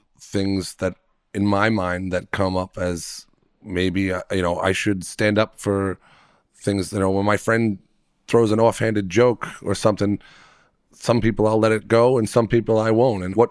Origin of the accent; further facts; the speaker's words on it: New York, United States; I grew up on Long Island.